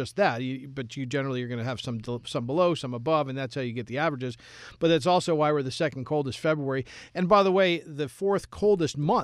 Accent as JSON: {"language": "English", "town": "Albany", "region": "New York", "country": "United States", "tie": "born or raised there", "said": "when I was a kid growing up in Albany, we had a huge snowstorm on Thanksgiving."}